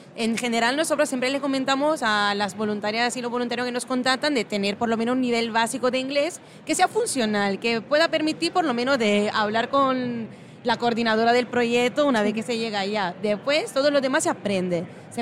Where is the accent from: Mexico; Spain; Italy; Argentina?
Italy; Sí, somos italianas y a mí me encanta hablar de comida